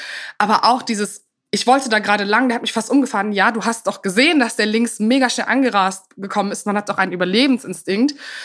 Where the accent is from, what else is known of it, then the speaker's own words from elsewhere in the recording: Berlin, Germany; auch als Berliner E-Scooter und Radfahrerin auf dem Radweg